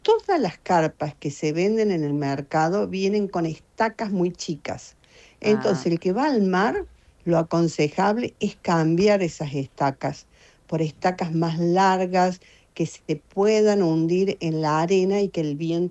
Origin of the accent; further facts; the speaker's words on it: Córdoba, Argentina; ir al Cóndor en Córdoba, de donde soy yo.